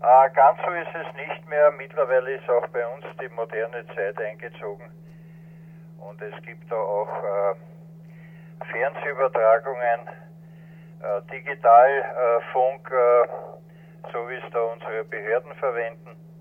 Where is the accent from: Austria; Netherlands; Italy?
Austria; Das besteht bei uns in Österreich aus der Kennung OE wie Österreich